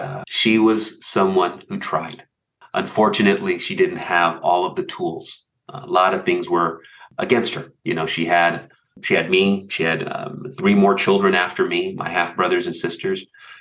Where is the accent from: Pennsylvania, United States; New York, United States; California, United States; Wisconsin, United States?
California, United States; I was raised in California during a time in the 70s when they had free, they just started rolling out free lunch, free meals, free breakfast.